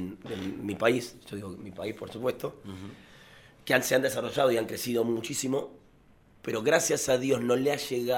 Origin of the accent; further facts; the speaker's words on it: Argentina; lo que somos los argentinos realmente o con lo que yo era en mi barrio.